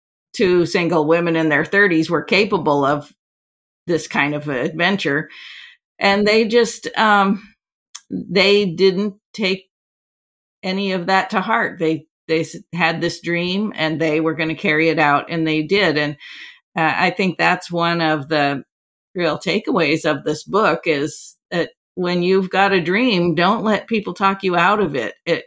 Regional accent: Seward, Alaska, United States; born there; also born or lived in Anchorage / Kenai Peninsula / Fairbanks; I was born in Seward, which is on the south coast and kind of central Alaska. I lived on the Kenai Peninsula, which is where Seward is, and Anchorage most of my time up there.

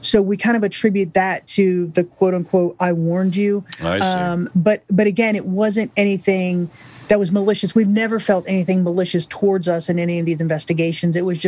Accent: Ocala, Florida, United States; So, for example, in the town that we grew up in Florida, it's called Ocala

